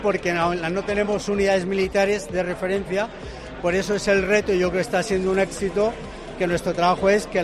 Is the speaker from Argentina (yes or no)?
no; Linares, Andalusia, Spain; also born or lived in Jaén; yo nací en Jaén. Luego mis padres vivían en Linares. Luego ya por mi carrera pues salí de aquí, pero vuélvame, yo nací en Jaén.